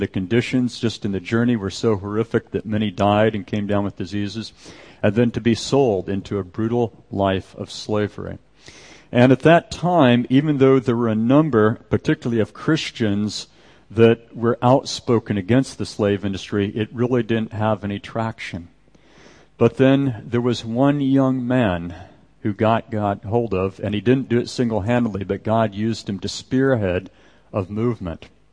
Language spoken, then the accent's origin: English; California, United States; I did a little bit of surfing growing up in California.